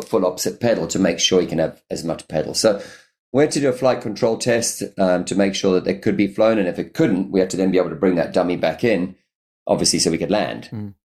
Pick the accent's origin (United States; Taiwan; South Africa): South Africa; Durban, KwaZulu-Natal; to take Tom back to my hometown, my home country.